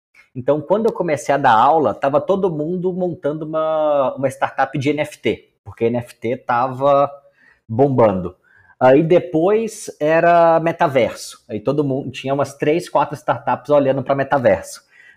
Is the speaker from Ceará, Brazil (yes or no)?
no; Minas Gerais, Brazil; now in São Paulo, Brazil; porque eu sou mineiro, então me respeita.